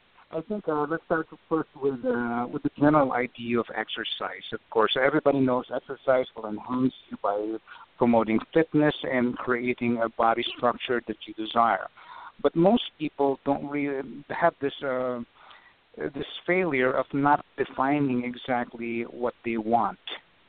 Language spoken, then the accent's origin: English; Philippines; now in Illinois, United States; I hail from the Philippines and living in Illinois, just 60 miles south of Chicago.